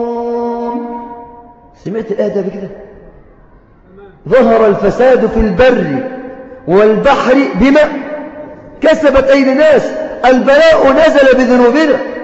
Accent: Egypt

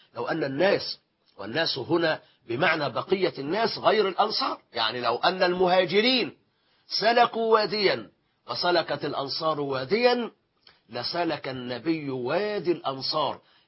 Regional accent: Egypt; كما يقولون باللغة العامية عندنا في مصر

